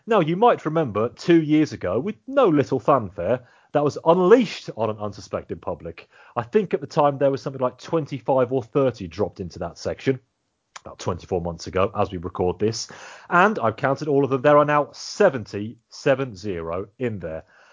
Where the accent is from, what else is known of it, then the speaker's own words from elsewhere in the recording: United Kingdom; I'm British after all.